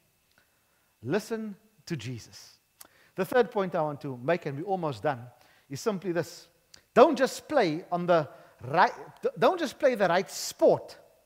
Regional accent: South Africa; I'm a worshiper of Jesus first and foremost. I am a South African second most, and I am a Cape Colored third most.

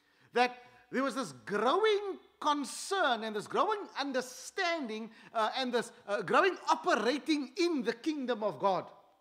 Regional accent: South Africa; And so that settles this idea that I am South African first, or whatever my ethnicity might be.

